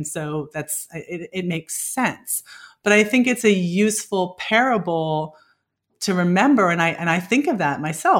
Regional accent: California, United States; I grew up in the Bay Area, and we crossed the Bay Bridge all the time, right? To go in and out of San Francisco to the East Bay to San Francisco

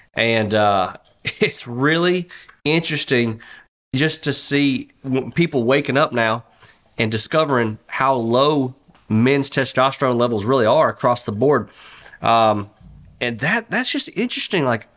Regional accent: Mississippi, United States; he was actually down here in my home state of Mississippi. God bless Mississippi.

